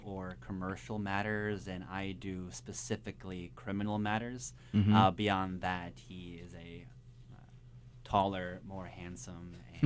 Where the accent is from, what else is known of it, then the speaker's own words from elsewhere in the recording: Miami, Florida, United States; also born or lived in Chicago; Well, I'm originally from Miami, Florida, and then I moved to Chicago, Illinois to attend Northwestern University in Evanston